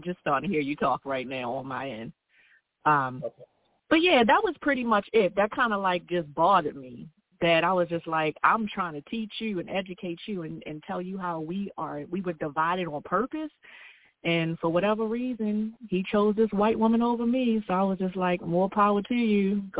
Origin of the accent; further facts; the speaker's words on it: Baltimore, Maryland, United States; because I'm from Baltimore, the previous guy.